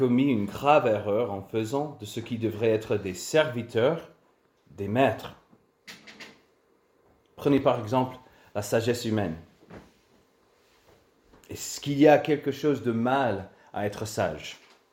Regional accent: United States; French is a second language; en tant qu'Américain, j'ai grandi en étant nourri d'une propagande constante sur la puissance de l'armée américaine.

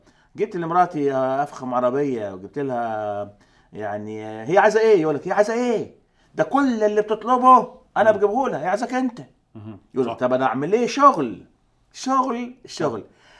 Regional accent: Egypt; واحنا عندنا في مصر زمان كان فيه برضو موقد كده يحطوا له جاز وفي فتيله

